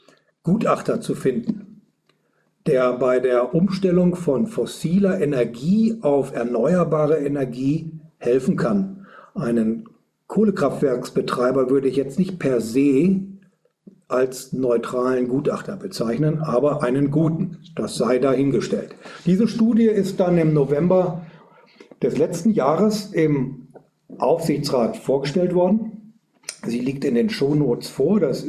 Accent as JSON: {"language": "German", "town": "Neustadt an der Aisch", "region": "Bavaria", "country": "Germany", "tie": "born there", "lives_now": "Erlangen, Germany", "said": "Ich bin in Neustadt an der Aisch geboren und auch in Erlangen zu Hause"}